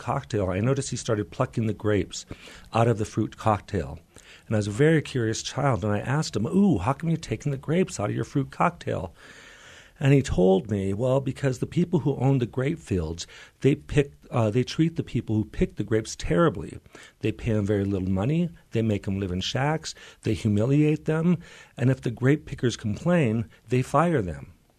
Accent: San Fernando, California, United States; when I was in preschool in Head Start in my hometown of San Fernando in California, this was like 1969

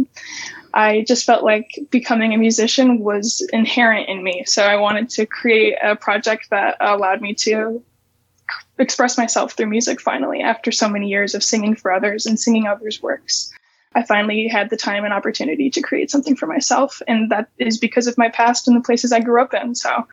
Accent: Ogden Dunes, Indiana, United States; So I grew up in Northwest Indiana. I grew up in Ogden Dunes, which is a little tiny town next to the Indiana Dunes.

